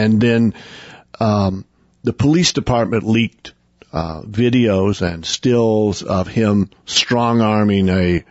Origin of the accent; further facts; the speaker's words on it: Oklahoma, United States; And I come from Oklahoma, and the difference between the way police treated black folks and the way they treated white folks was completely radically different.